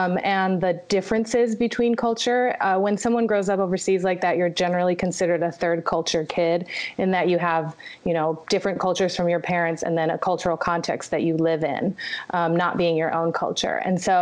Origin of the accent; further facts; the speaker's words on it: Egypt; also born or lived in Thailand / Saudi Arabia; I grew up in Egypt. I was actually born in Thailand. I identify as Thai American, being that my mother's Thai and my dad is American. Growing up in Egypt allowed me another cultural context.